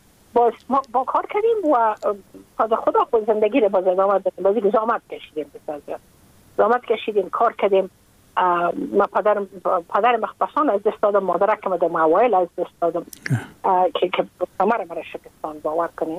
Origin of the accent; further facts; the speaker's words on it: Afghanistan; moved away as an adult; now in United States; از اینکه ما که از افغانستان بقا آمدم ما اون سال بودم 28 ساله